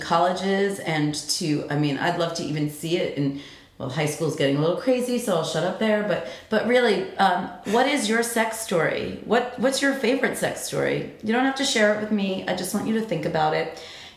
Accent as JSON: {"language": "English", "region": "New York", "country": "United States", "accent": "New York", "said": "my New York accent. I can't do it. It's funny. I don't have the accent that I used to have."}